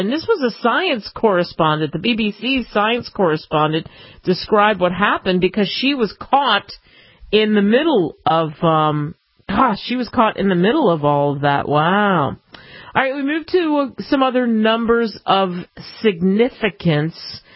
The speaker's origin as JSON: {"language": "English", "town": "Philadelphia", "region": "Pennsylvania", "country": "United States", "said": "I'm from Philly, and it's the Schuylkill River, and nobody can spell Schuylkill."}